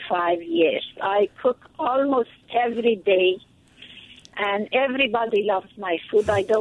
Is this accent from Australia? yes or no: no; Iran; English is a second language; I am from Iran.